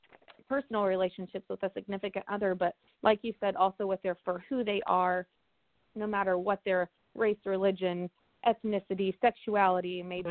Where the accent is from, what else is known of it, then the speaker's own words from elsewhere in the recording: Vincennes, Indiana, United States; it was the first year in my hometown, Vincennes, Indiana, for Wreaths Across America.